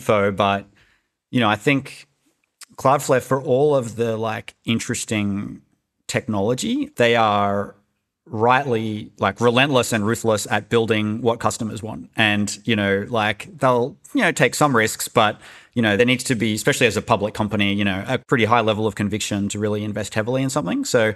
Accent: Australia; accent: Australian; I'm Australian, by the way, hence if anyone was wondering about the accent.

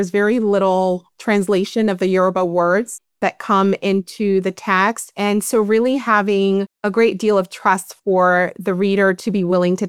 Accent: Maryland, United States; now in Oregon, United States; I grew up in Maryland, went to school up and down the East Coast, moved to the West Coast, and I'm now living in Oregon.

